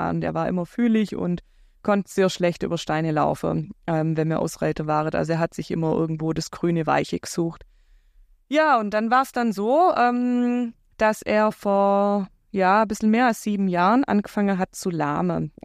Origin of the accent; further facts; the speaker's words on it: Baden-Württemberg, Germany; Ich bin 38 Jahre alt, komme vom schönen Bodensee, wie man an meinem Dialekt erkennen kann.